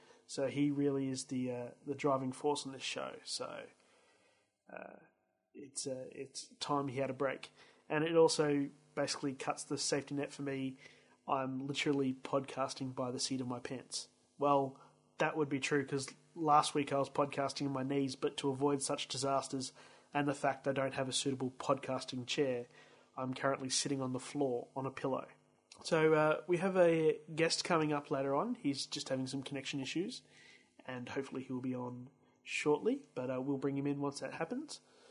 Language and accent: English; Brisbane, Queensland, Australia; from Brisbane, Australia